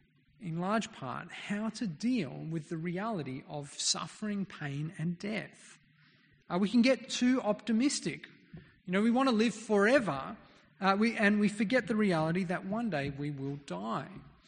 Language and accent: English; Papua New Guinea; When I was a kid, I grew up in Papua New Guinea. My parents were missionaries there.